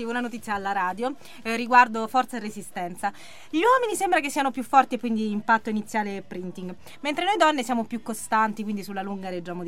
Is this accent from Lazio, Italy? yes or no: yes; Rome, Lazio, Italy; sono nata a Roma. Roma, e sono nata alla Garbatella, sono vissuta tutto il tempo lì e continuo ad abitarci.